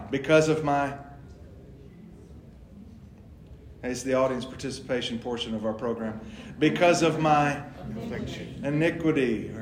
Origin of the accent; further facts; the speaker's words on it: Alabama, United States; Me growing up in North Alabama, I always want to see him say please.